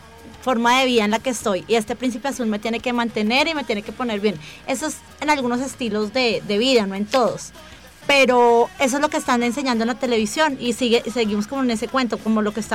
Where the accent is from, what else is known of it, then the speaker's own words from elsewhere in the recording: Colombia; born there; Yo nací en Colombia, nací en un país latinoamericano donde vienen con unas costumbres bastante patriarcales